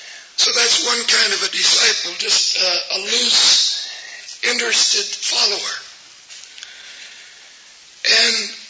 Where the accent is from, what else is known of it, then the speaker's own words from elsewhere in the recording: Salem, Oregon, United States; visited my hometown in Salem, Oregon